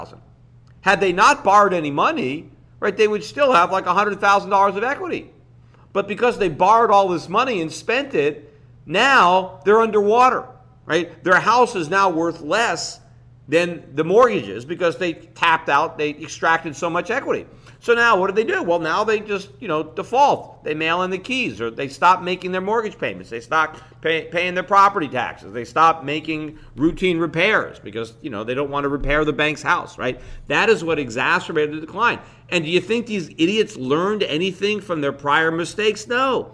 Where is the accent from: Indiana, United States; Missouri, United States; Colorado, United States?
Missouri, United States; you know, I'm from Missouri, right?